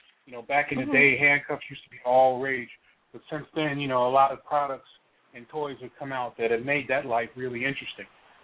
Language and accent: English; New York, United States; And I was living in New York. I grew up in New York.